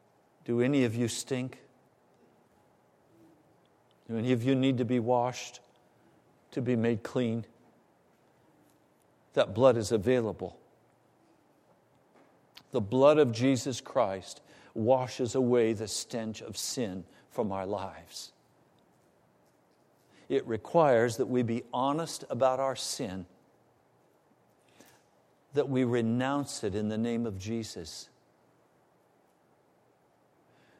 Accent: Denver, Colorado, United States; born there; now in Virginia, United States; I don't like living in Virginia. Virginia is not my favorite state. I was born in Denver, Colorado. My heart aches for the mountains of Colorado.

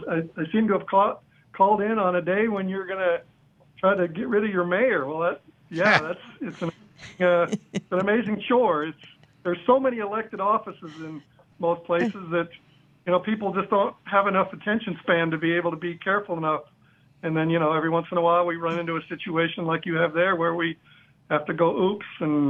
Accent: Texas, United States; And yeah, unfortunately, Louisiana is one of the places where there's a Republican majority. So is my home state, Texas.

